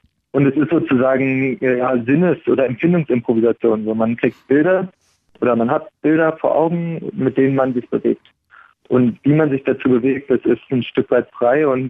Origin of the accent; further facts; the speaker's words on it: Potsdam, Brandenburg, Germany; ich komme eigentlich aus Potsdam, deswegen ist da der Vergleich irgendwie naheliegend.